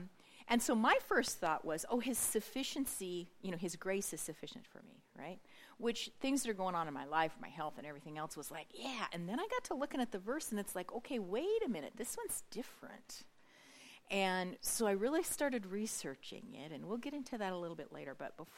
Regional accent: Ketchikan, Alaska, United States; You probably already figured that out. And I'm from Ketchikan.

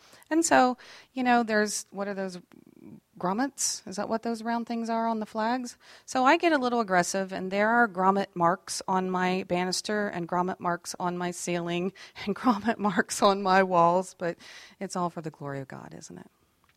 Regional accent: Appalachia, United States; Well, I'm an Appalachian woman, and here's how we would say it.

